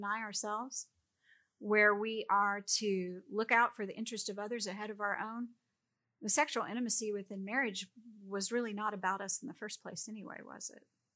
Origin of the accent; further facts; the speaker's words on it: Philippines; I come from a Catholic culture where people self-flagellate. I grew up in the Philippines.